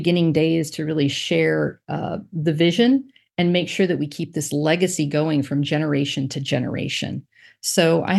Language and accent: English; Encinitas, California, United States; I grew up in Encinitas, kind of hometown girl